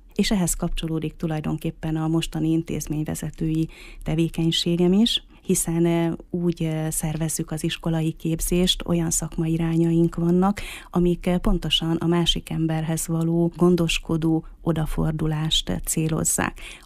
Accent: Mezőkövesd, Borsod-Abaúj-Zemplén, Hungary; also born or lived in Miskolc; Miskolci születésű vagyok, bár Mezőkövesden nőttem föl. Igazából 18 éves koromtól ebben a városban élek.

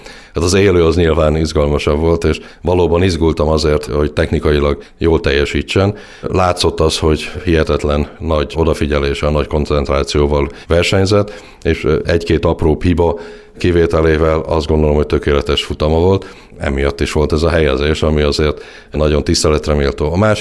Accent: Miskolc, Borsod-Abaúj-Zemplén, Hungary; mi is nagyon büszkék vagyunk rá miskolciként

